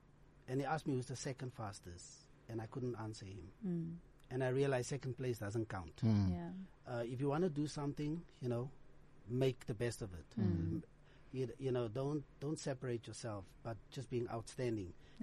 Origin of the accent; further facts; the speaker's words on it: Eersterust, South Africa; You know, I grew up in Estres, finished my school, primary and secondary at Jacaranda and the Yellow School. Ek is trots op my gemeenskap. My Estres bloed loop diep in my hare in.